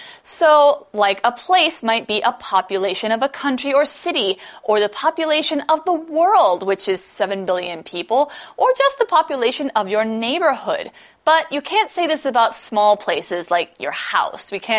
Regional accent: United States; my ethnic group is several different ethnic groups、mm-hmm. because I'm American. It's from Denmark, England, and Scotland. So Danish, English, Scottish

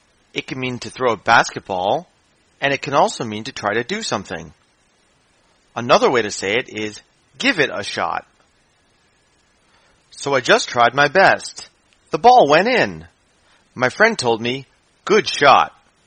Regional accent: United States; I'm your American teacher with 美思。

